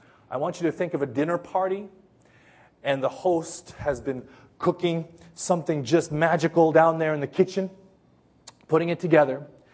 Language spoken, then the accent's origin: English; Los Angeles, California, United States; moved away; And I think, I come from Los Angeles. People literally shoot each other on the freeways.